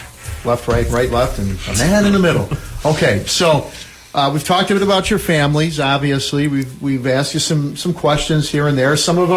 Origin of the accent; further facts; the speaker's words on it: Madison, Wisconsin, United States; in Madison, Wisconsin, my hometown